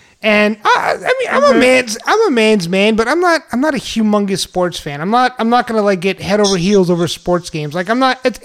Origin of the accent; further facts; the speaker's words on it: San Antonio, Texas, United States; So we're all from San Antonio. We all lived in San Antonio at one point in our time.